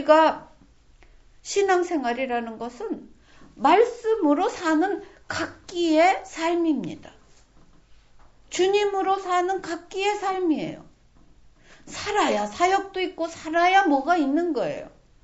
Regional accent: South Korea; now in Japan; 그래도 제가 한국 사람이라고

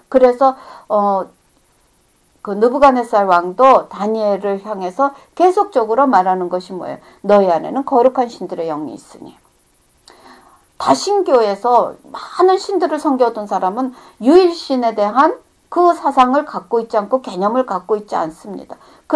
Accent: South Korea; now in United States; 우리는 지금 미국 땅에서 사니까 한국에서 태어난 사람들이 지금 미국에 와서 살고 있어요.

